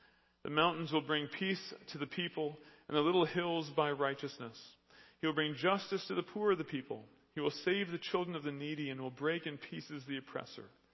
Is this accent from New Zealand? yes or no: no; Canada; Caveat, I know we're Canadian, but go with me for a little while.